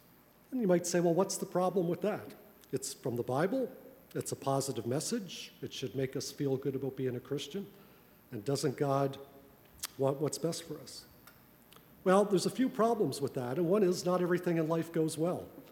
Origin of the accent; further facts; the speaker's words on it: Sydney, Nova Scotia, Canada; I grew up in Sydney, Nova Scotia. And in Sydney, they had public schools, at least when I was a child, for Roman Catholics, and they had public schools for everybody else. And my family attended Roman